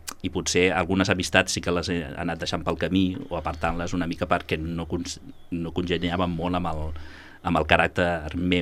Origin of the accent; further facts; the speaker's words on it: Ripollet, Catalonia, Spain; also born or lived in Sabadell / Cerdanyola del Vallès; De Ripollet. Vaig viure tota la meva infantesa a Ripollet, on vaig anar al col·legi, i vaig estar fins als 12 anys a Ripollet, fins que la meva família va decidir, per tema de feina, canviar de domicili a Cerdanyola del Vallès.